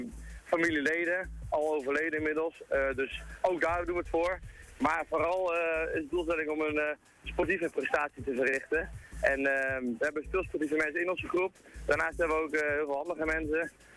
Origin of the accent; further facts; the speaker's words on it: Flevoland, Netherlands; Nou, wij komen zelf uit Flevoland